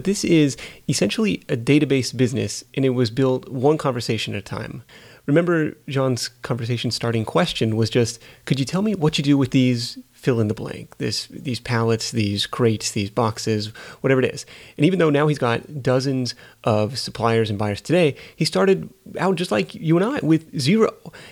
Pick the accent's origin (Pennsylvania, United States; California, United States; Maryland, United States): California, United States; Livermore; I was on Google Earth in my hometown of Livermore, California